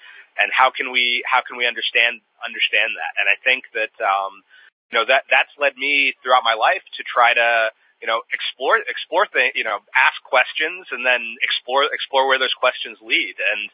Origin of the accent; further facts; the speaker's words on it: United States; And I think growing up in Montgomery County, you get really comfortable and really comfortable